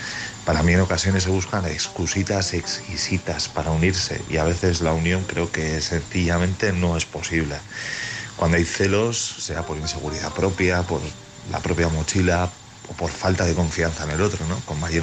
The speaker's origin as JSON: {"language": "Spanish", "town": "Bilbao", "region": "Basque Country", "country": "Spain", "said": "de Bilbao."}